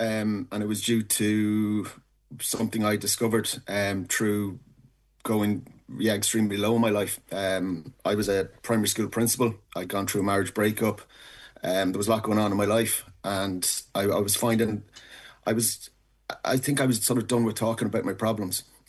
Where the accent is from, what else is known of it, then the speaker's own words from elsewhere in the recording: Virginia, County Cavan, Ireland; now in Balbriggan, Ireland; I'm based in Balbriggan. I'm from Virginia and Cavan.